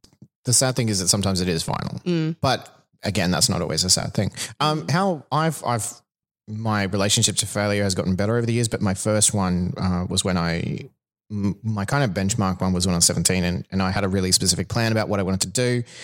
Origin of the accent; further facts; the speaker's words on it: Toowoomba, Queensland, Australia; I went back to where I lived. I'm from Toowoomba originally.